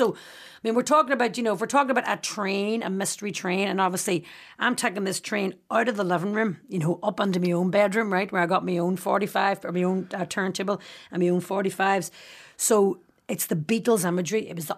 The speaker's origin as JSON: {"language": "English", "town": "Boston", "region": "Massachusetts", "country": "United States", "said": "And they're like, where are you girls from? We were like, we're from Boston."}